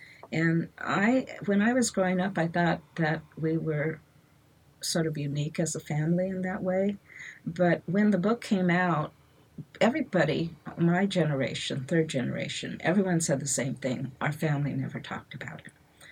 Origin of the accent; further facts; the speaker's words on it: Lodi, California, United States; born there; I was born in Lodi, California, the year after the war, 1946.